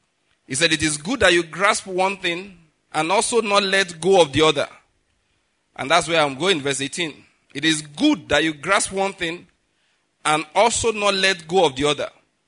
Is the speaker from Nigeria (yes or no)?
yes; Western Nigeria, Nigeria; born there; I was born in Western Nigeria. My parents are of the Yoruba extraction.